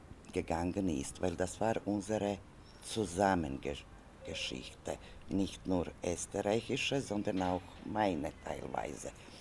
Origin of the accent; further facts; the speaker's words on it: Sarajevo, Federation of Bosnia and Herzegovina, Bosnia & Herzegovina; first language Serbo-Croatian; German is a second language; also born or lived in Zagreb; now in Vienna, Austria; Ich bin in Zagreb geboren, ein großes Teil meines Lebens in Sarajevo verbracht, dann als Kriegsflüchtling nach Wien gekommen. Ich habe einmal eine Sprache, die damals genannt wurde, Kratoserbisch, gesprochen